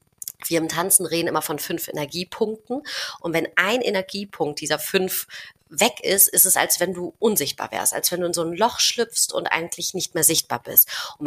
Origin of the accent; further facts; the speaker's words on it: Spain; als Spanierin mit Flamenco